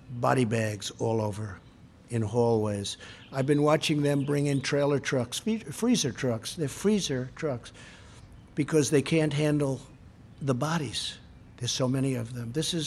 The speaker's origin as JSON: {"language": "English", "town": "Queens", "region": "New York", "country": "United States", "tie": "born or raised there", "said": "So I grew up in Queens, New York, right next to a place called Elmhurst, Queens."}